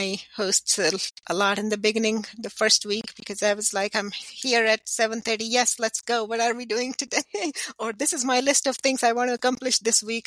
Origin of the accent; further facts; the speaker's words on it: India; moved away as an adult; although I'm from India, I did my higher education in India, where it's a somewhat similar culture. But I've been here for 20 years